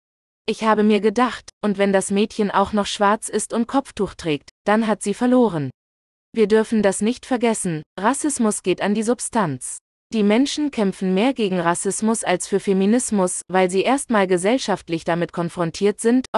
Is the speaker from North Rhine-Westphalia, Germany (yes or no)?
no; Berlin, Germany; Wir sind eine kurdische Familie und ich bin im Wedding aufgewachsen. Wir haben in einem Viertel gelebt, das größtenteils türkisch geprägt war.